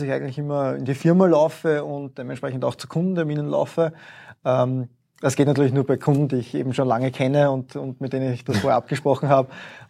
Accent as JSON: {"language": "German", "region": "Eastern Austria", "country": "Austria", "said": "also Österreich sagt man immer Schneeland, aber ich komme eher aus dem Osten, da ist auch nie so viel Schnee"}